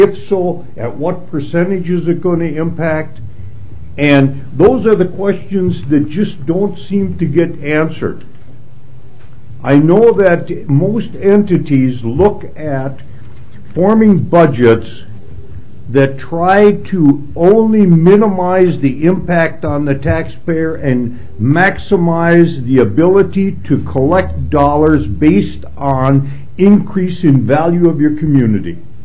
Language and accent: English; Forest Lake, Minnesota, United States; I'm from Forest Lake.